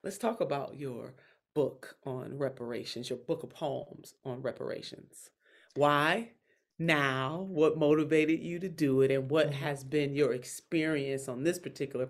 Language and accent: English; Alabama, United States; I met Ashley, so I'm from Alabama, too.